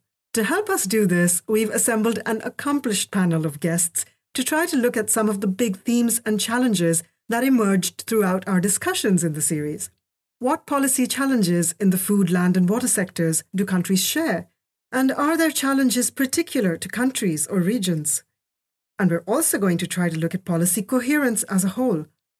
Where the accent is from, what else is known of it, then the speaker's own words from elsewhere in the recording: Mumbai, Maharashtra, India; I'm a journalist from Mumbai, India.